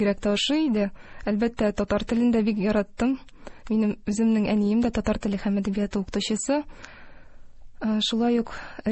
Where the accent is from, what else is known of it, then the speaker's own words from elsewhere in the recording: Tuban Abdulla, Tatarstan, Russia; Мин үзем Татарстан Республикасыннан, Әлмәт районы Түбән Абдулла авылыннан булам.